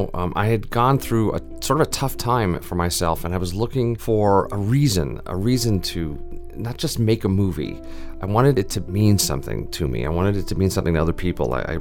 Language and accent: English; Brooklyn, New York, United States; You know, I was from Brooklyn, and … 's from Brooklyn